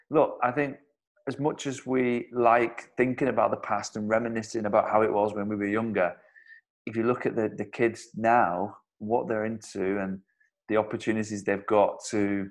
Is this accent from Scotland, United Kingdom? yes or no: no; Wigan, North West England, United Kingdom; Wigan, yeah. I grew up in Wigan. We never moved house. It was a small village called Shevington. Beautiful place.